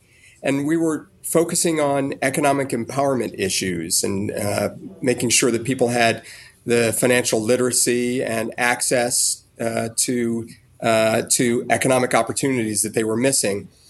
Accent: East Cleveland, Ohio, United States; also born or lived in Washington, District of Columbia, United States; Well, DeRay, I grew up in Cleveland, Ohio, in East Cleveland, and then back and forth between Cleveland and DC.

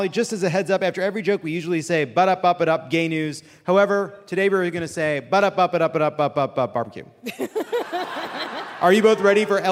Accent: Los Angeles, California, United States; I'm from Los Angeles, the land of smoothies, keto bowls, and green powders dissolved in water.

